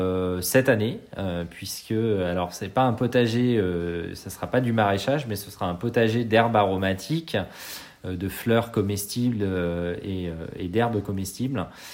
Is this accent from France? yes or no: yes; Normandy, France; moi, je suis normand d'adoption, j'ai du sang que sartois hein, dans les veines, mais j'ai toujours grandi en Normandie, donc je suis très attaché aux terres normandes.